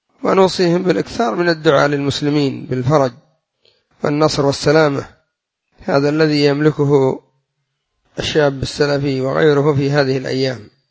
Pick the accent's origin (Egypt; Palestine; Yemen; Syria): Yemen; الأمر الثالث عندنا في اليمن مثل يقول: من أمرك بالقتل ما أعانك على الدية.